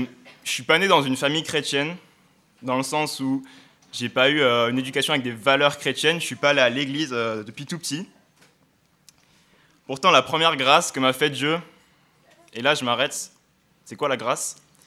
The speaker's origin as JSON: {"language": "French", "region": "Occitanie", "country": "France", "lives_now": "Grenoble, France", "said": "pour ceux qui ne sont pas au courant. J'ai 18 ans. Je viens du sud de la France, vers Nîmes. Voilà. Je suis arrivé à Grenoble en septembre pour commencer mes études"}